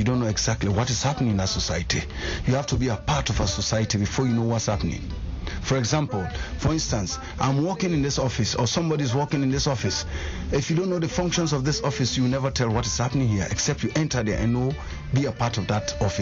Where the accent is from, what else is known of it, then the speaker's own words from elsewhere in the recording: Bo, Southern Province, Sierra Leone; I was born in Bo, grew up in Bo, and later I traveled.